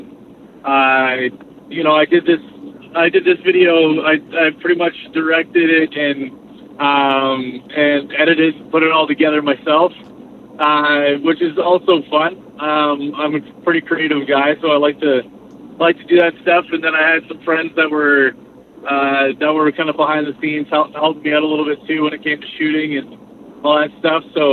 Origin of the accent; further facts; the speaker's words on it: London, Ontario, Canada; I grew up in London, Ontario in a punk band